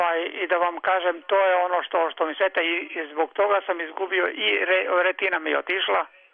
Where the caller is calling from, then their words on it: Belgrade, Serbia; Vidite, ja sam iz Beograda